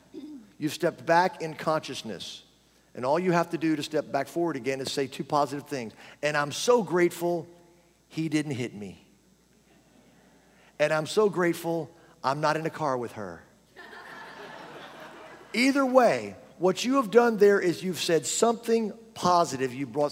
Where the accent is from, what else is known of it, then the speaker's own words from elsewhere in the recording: Lake Charles, Louisiana, United States; So I'm from the South. I'm from Lake Charles, Louisiana.